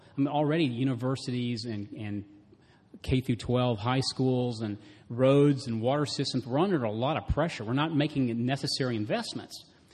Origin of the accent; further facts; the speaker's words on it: Texas, United States; now in California, United States; So if we would have started my company, SnapTrack, in my home state of Texas, rather than here in California